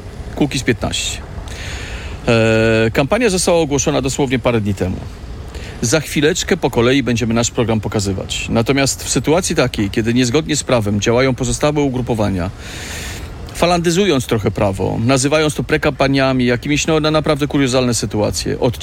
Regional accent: Warsaw, Masovian Voivodeship, Poland; Natomiast ja jestem mazowszaninem, urodzonym, wychowanym w Warszawie. I to jest moje miejsce na ziemi.

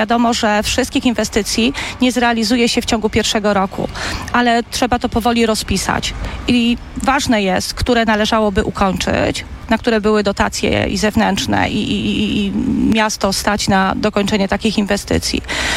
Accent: Nowy Sącz, Lesser Poland, Poland; a jestem rodowitą sądeczanką związaną od urodzenia z tym miastem

